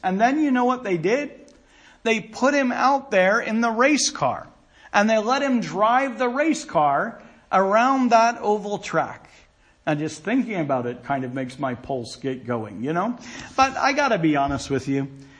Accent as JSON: {"language": "English", "region": "Indiana", "country": "United States", "lives_now": "North Carolina, United States", "said": "now I'm in North Carolina, so I know this is a big NASCAR state. Now, I came from IndyCar country."}